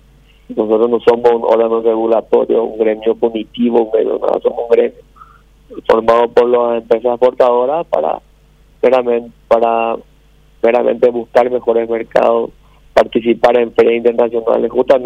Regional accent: Paraguay; nunca estuve tan orgulloso como paraguayo

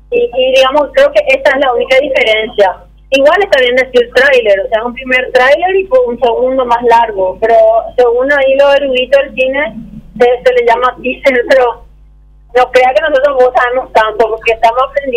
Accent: Paraguay; los paraguayos

